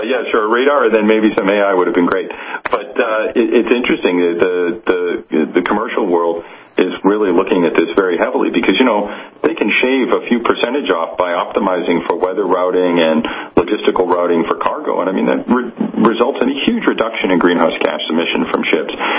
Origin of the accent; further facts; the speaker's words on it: Boston, Massachusetts, United States; now in Plymouth, United Kingdom; Well, I live in Plymouth in the UK, and I grew up in Boston, Massachusetts, making all the trips down to see the Plymouth Rock and the Pilgrim Monument in Provincetown.